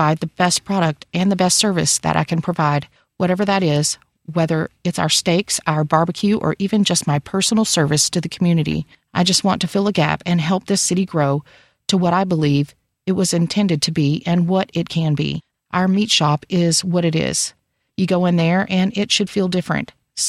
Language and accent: English; Midland, United States; I'm proud to say that I'm from Midland. I'm proud to raise my kids here.